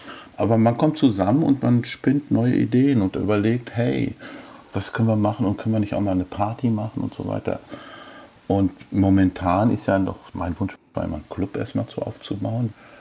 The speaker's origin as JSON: {"language": "German", "region": "North Rhine-Westphalia", "country": "Germany", "said": "ich bin ja ein etwas älteres Semester, ich komme aus Westfalen eigentlich"}